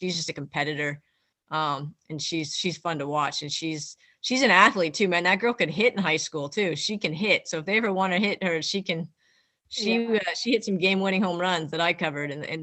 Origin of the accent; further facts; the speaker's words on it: Ventura, California, United States; she's from my hometown, Ventura, California, shout out.